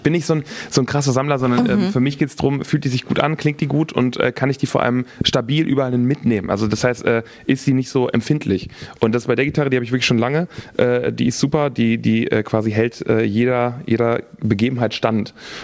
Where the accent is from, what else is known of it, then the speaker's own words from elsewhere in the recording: Velbert, North Rhine-Westphalia, Germany; Ich komme aus Velbert. Velbert ist quasi zwischen dem Ruhrgebiet und dem Rheinland ein bisschen.